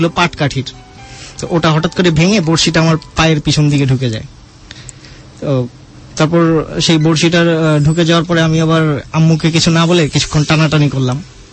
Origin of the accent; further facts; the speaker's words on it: Dhaka, Dhaka Division, Bangladesh; মূলত আমার জন্ম হয়েছে ঢাকায়। আব্বু চাকরি করতো পিজিতে, সেই সুবাদে পিজির কোয়ার্টারেই আমরা থাকতাম।